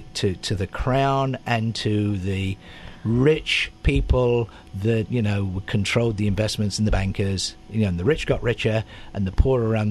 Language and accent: English; England, United Kingdom; Growing up in England in the 60s was a version of that.